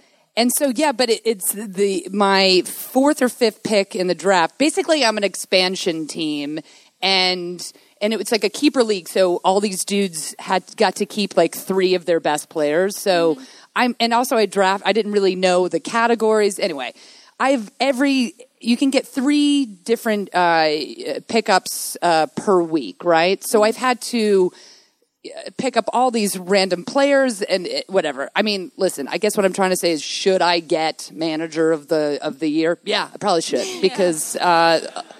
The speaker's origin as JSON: {"language": "English", "region": "New York", "country": "United States", "tie": "born or raised there", "said": "like your hometown, like I grew up in New York"}